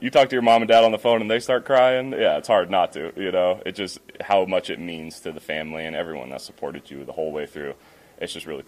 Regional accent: California, United States; I grew up in Southern California.

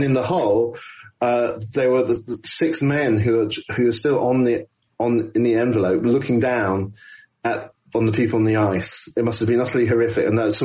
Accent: United Kingdom; Like Brexit, you know, as a British person, you can't help see some of these things in that event.

